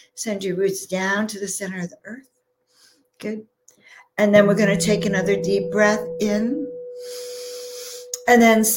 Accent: New York, United States; I was raised in Long Island on the South Shore, Windmere, the five towns, if you're anywhere near that.

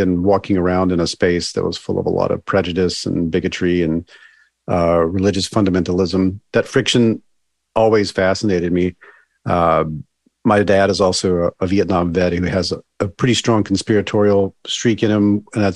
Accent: Deep South, United States; One was growing up in the Deep South

